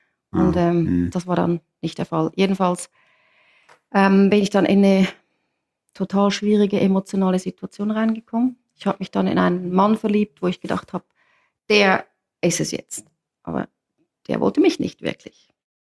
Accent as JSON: {"language": "German", "region": "Zurich", "country": "Switzerland", "tie": "born or raised there", "said": "ich bin in der Nähe oder in Zürich aufgewachsen. Ich habe einen Bruder, der ist älter wie ich. Ich bin so mehr oder weniger katholisch aufgewachsen."}